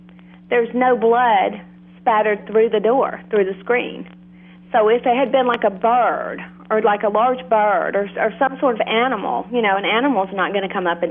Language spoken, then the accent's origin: English; Alabama, United States; I grew up in Alabama, in a very small town in Alabama